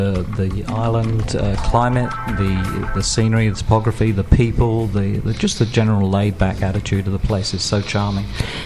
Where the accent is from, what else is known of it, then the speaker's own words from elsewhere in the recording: London, United Kingdom; also born or lived in Toronto, Canada / Phoenix, United States; now in United States; I'm from London. And we met while living in Toronto, Canada.